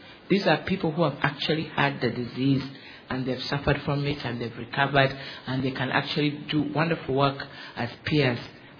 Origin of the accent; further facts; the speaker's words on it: Uganda; I come from Uganda.